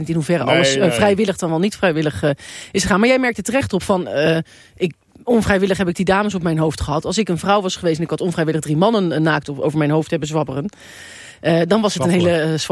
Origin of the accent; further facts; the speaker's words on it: Rotterdam, South Holland, Netherlands; Ik kom gewoon uit Rotterdam.